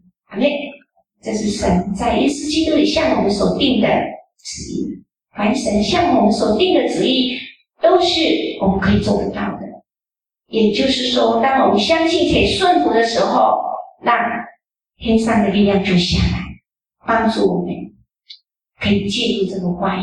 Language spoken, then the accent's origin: Chinese; Taiwan; 我们台湾话叫做英英公代子